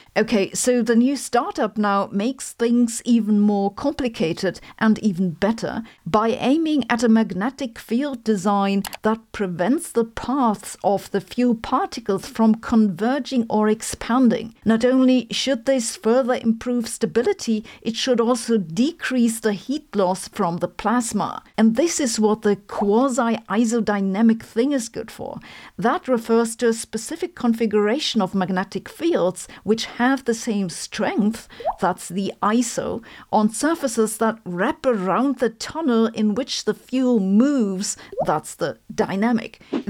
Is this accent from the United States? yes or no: no; Germany; accent: German; And since I know you're really just here because of my German accent